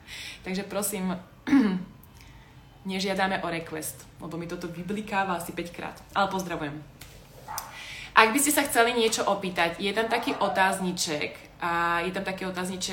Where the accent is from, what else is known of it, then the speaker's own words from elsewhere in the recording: Prešov, Prešov Region, Slovakia; pochádzam z Prešova